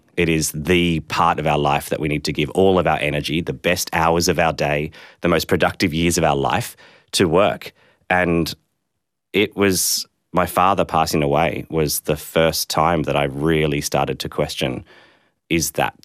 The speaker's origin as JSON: {"language": "English", "town": "Sydney", "region": "New South Wales", "country": "Australia", "tie": "born or raised there", "said": "So I grew up in Sydney. I went to a private school."}